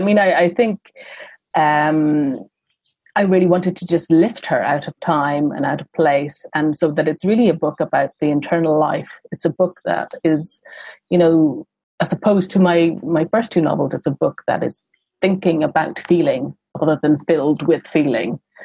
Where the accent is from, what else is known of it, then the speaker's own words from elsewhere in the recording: Ireland; I'm an Irish writer who's interested mm-hmm. in language, so therefore I kind of belong to that, the club of oddities.